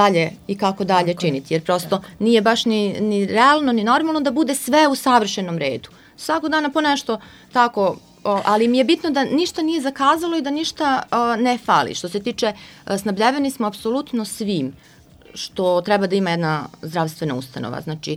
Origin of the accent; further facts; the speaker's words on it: Serbia; da pratimo sve trendove koji su i u svetu i kod nas u Republici Srbiji.